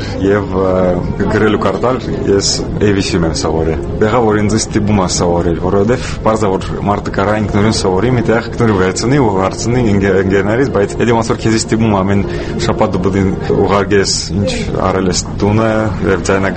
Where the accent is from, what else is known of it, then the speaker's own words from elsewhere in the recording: Moscow, Russia; Armenian is a second language; Ճիշտ ասած, ես մեծացել եմ Մոսկվայում, ես միշտ ցանկացել եմ հայերեն սովորել, բայց ժամանակի հնարավորություն չունեի։